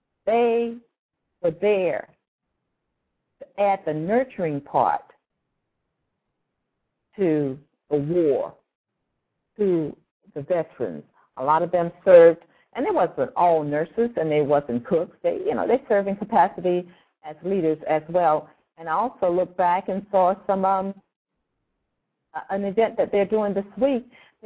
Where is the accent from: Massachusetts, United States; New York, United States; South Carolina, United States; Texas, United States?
South Carolina, United States; what we did around Memorial Day and what it meant to me growing up in South Carolina.